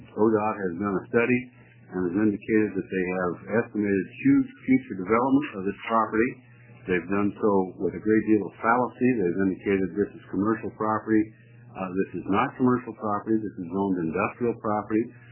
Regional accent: Ontario, Oregon, United States; I'm from Ontario, Oregon.

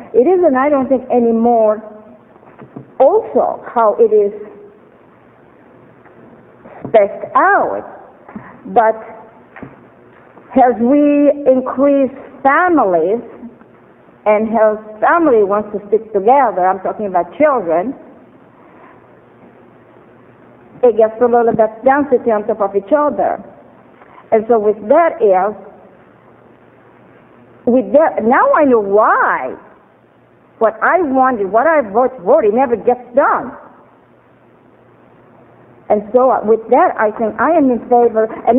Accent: France; also born or lived in New York City; now in West Lynn, United States; I lived in West Lynn since 1959. I came from New York City. Actually, I came from France.

